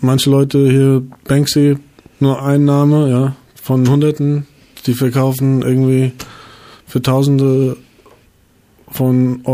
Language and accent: German; Frankfurt, Hesse, Germany; da in Bockenheim, wo ich herkomme, da gab es mindestens zwei Schulen